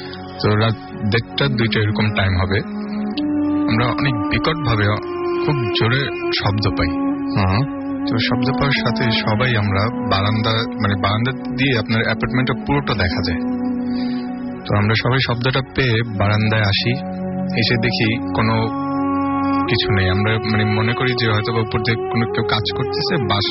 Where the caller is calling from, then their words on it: Dhaka, Dhaka Division, Bangladesh; আমি ধানমন্ডি থেকে এসেছি।